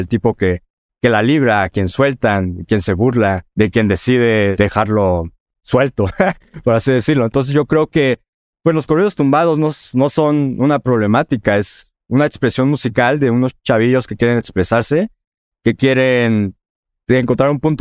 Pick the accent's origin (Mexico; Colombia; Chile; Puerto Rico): Mexico; Como mexicanos, todo el tiempo estamos escuchando más o menos banda o corridos.